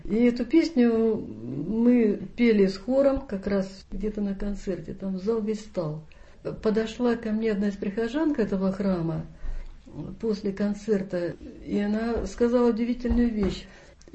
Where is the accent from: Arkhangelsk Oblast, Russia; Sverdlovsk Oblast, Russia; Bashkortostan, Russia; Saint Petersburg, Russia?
Arkhangelsk Oblast, Russia; Solovki; Когда я приезжала на Соловки, это моя родина, я родилась в Кими, прожила там все эти годы, поэтому для меня Соловки – это родные.